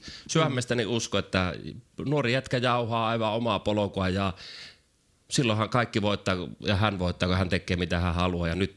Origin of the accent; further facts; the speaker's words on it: Kemi, Lapland, Finland; kun mä ite aikanaan muutin Kemistä, missä mä oon niinku syntynyt, ja mut hauataan kemiläisenä